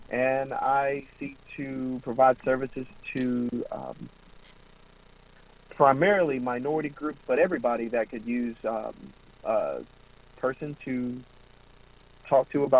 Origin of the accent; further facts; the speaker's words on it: Columbia, South Carolina, United States; now in North Charleston, United States; I live in North Charleston, South Carolina. I'm originally from Columbia